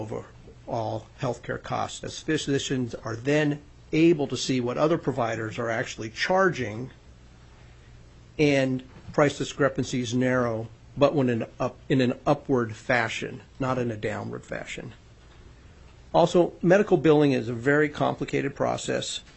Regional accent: Sitka, Alaska, United States; also born or lived in Palmer; now in Juneau, United States; I was born in Palmer and raised in Sitka.

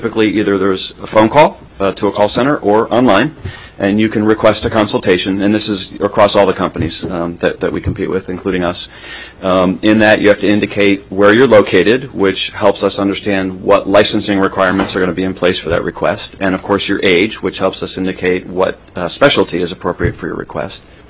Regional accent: Tennessee, United States; I'm licensed in my home state of Tennessee.

